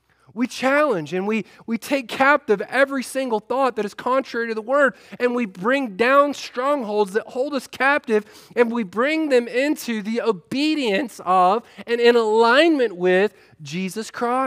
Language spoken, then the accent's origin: English; United States; while I love being an American and I love the freedoms that we have